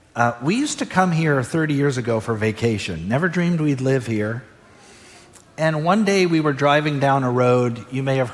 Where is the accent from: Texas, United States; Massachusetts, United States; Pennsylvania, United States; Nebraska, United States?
Pennsylvania, United States; Philadelphia; I grew up in Philadelphia, Independence Hall, the Liberty Bell, Betsy Ross, who allegedly sewed up one of our first flags, Benjamin Franklin's house and grave, Valley Forge.